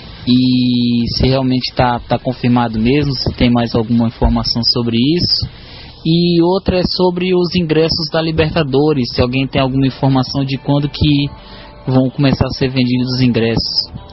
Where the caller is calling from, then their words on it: Porto Velho, Rondônia, Brazil; sou de Porto Velho, Rondônia